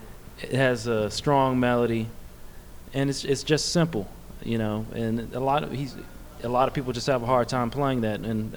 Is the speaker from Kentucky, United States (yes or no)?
no; Baltimore, Maryland, United States; Well, I grew up in Baltimore, Maryland. Started playing saxophone around 10 years old.